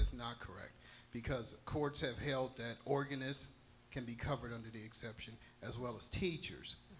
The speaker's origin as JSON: {"language": "English", "region": "Michigan", "country": "United States", "said": "I'm from Michigan."}